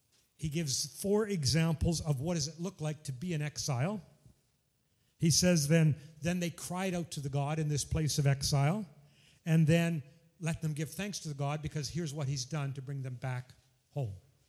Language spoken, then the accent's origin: English; Coaldale, Alberta, Canada; I'm from there. I'm from Coaldale.